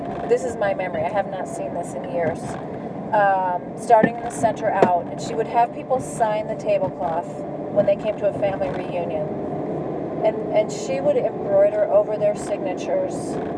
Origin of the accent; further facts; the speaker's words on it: Texas, United States; We lived far away. I grew up in Texas, she was in California